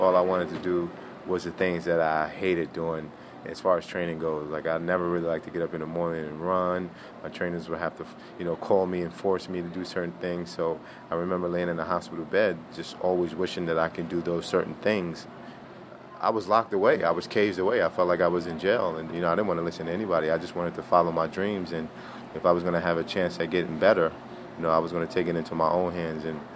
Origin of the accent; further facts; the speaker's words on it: Brooklyn, New York, United States; Obviously, growing up in Brownsville, Brooklyn was one of the toughest neighborhoods that you can possibly grow up in.